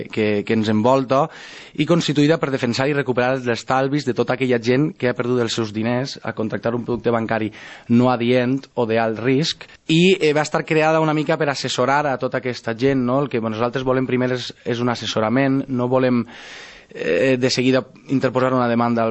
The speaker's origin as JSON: {"language": "Catalan", "town": "Banyeres", "region": "Valencian Community", "country": "Spain", "said": "jo sóc de Banyeres, vaig voler moure l'associació i vaig voler portar-la al Coll, perquè pensava que era una ciutat que, bueno, a part de que està molt prop del meu poble, no?"}